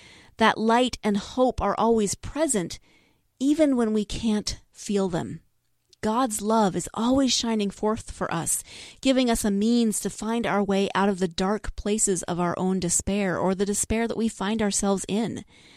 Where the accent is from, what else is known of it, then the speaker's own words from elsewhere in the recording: Montana, United States; I'm actually from Northwest Montana and over by the Idaho border, so up north, where winter can be dark and gloomy a lot of the time.